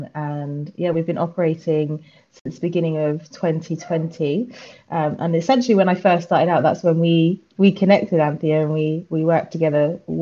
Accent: London, United Kingdom; I am British. I'm born and raised in London, but my mother is Irish and she's from the Republic of Ireland.

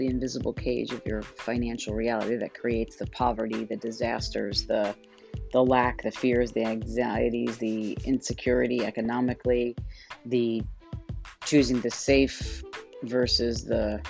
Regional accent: New York, United States; And I grew up in New York

